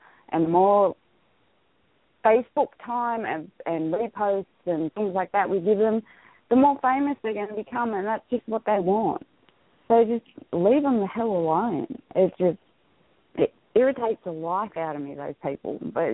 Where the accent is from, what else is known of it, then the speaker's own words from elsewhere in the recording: Australia; I'm Australian.